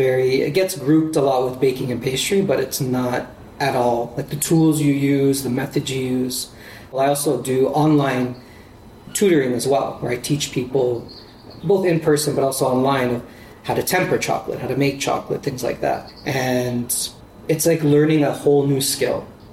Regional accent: Toronto, Ontario, Canada; now in Vancouver, Canada; I'm originally from the GTA, Greater Toronto Area.

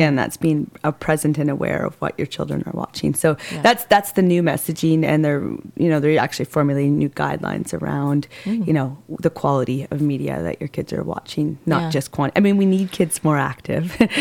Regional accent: Salmon Arm, British Columbia, Canada; when I grew up in Salmon Arm, and when I was 6 years old

